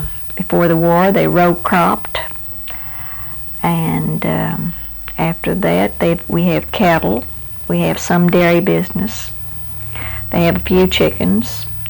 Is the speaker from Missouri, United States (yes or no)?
yes; Springfield, Missouri, United States; born there; I was born in Springfield, Missouri, because of the hospital situation.